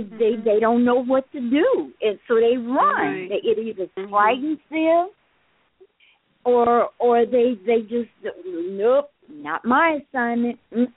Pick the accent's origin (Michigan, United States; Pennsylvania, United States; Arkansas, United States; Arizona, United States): Arizona, United States; Phoenix; born there; Actually, sister, I was born here in Phoenix as